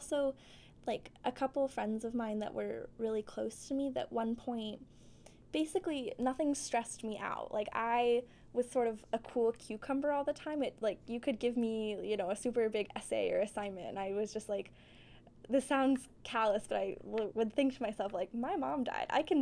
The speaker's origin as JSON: {"language": "English", "town": "Seattle", "region": "Washington", "country": "United States", "said": "I'm from Seattle, and so like going to school across the country"}